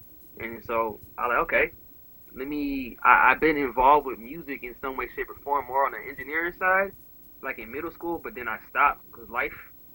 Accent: Port St. Lucie, Florida, United States; when I sent it to a dude named Tensai, who's from my hometown, Port St. Lucie.

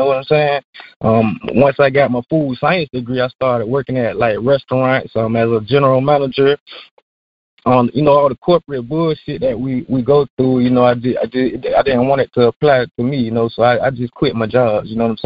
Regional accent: Jacksonville, Florida, United States; I'm from Jacksonville, Florida, where I graduated from Ed White High School back in 1999. I left Jacksonville to pursue education in Tallahassee

